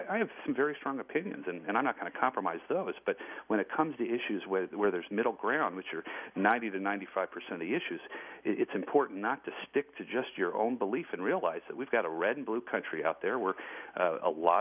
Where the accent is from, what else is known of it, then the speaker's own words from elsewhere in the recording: Lexington, Kentucky, United States; You know, I'm from Lexington, Kentucky. I went to Henry Clay High School.